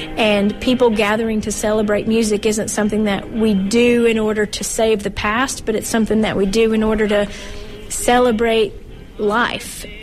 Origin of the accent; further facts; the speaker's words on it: Chilhowie, Virginia, United States; Well, I grew up in Southwest Virginia in the small town of Chilhowie.